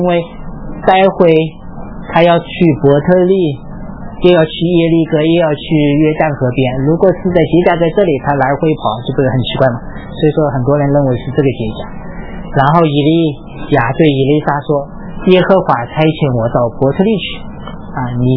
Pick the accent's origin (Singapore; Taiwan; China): China; South China; 我是南方人，很多字念不出来的。